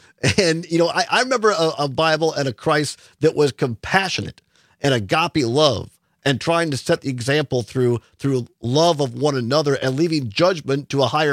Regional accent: Richland Center, Wisconsin, United States; I grew up in Richland Center, Wisconsin, one of the stations you're on now in the morning, kind of 5,000 people.

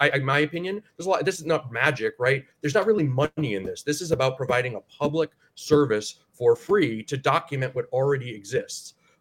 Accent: Ohio, United States; I'm from Northeast Ohio, so it pains me also.

